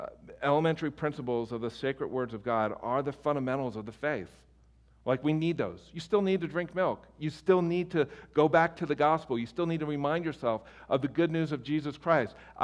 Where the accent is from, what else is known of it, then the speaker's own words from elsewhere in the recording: Philadelphia, Pennsylvania, United States; I mean, not only because I was from the Philadelphia area, but just arrogant.